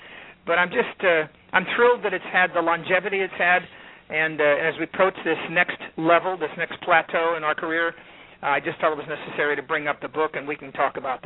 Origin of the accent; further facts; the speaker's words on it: Sacramento, California, United States; I was raised in Sacramento by my grandparents